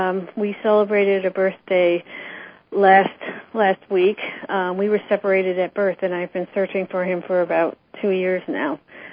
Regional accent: Paterson, New York, United States; I'm from Paterson, New York.

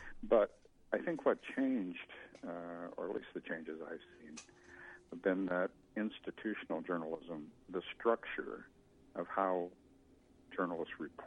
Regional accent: Muncie, Indiana, United States

